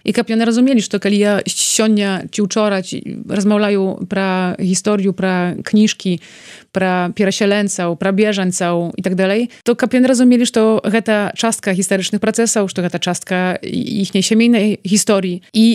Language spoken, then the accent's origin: Belarusian; Poland; калі я ў Польшчы выхавана як беларуска, то я беларуска. І далей гавару, што я беларуска з беларускай меншасці. І гэта мне не перашкаджае. Але ж я грамадзянка Польшчы.